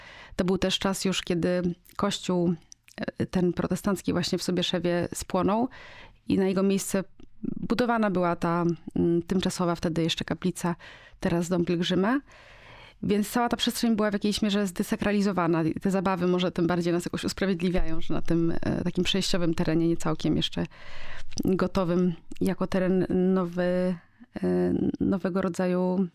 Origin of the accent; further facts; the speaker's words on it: Gdańsk, Pomeranian Voivodeship, Poland; Mieszkałam na wyspie pierwsze 20 lat życia i w dużej mierze mnie ona ukształtowała. Jak przyjechałam do Krakowa, zyskałam taki przydomek